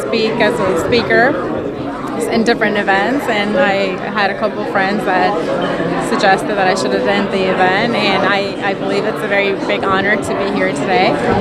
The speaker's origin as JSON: {"language": "English", "country": "Pakistan", "moved": "yes", "lives_now": "United States", "said": "I come from Pakistan, and I'm a pilot for a living in the United States"}